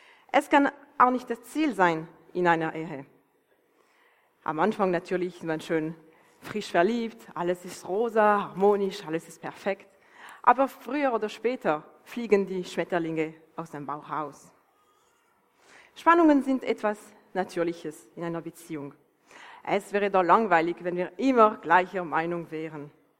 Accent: Valais, Switzerland; Wir sind beide im Unterwallis aufgewachsen

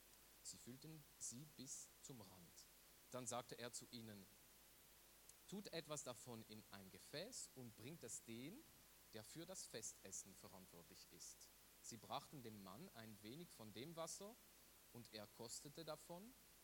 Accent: Valais, Switzerland; Das ist bei mir ganz schlimm, ich bin Walliser.

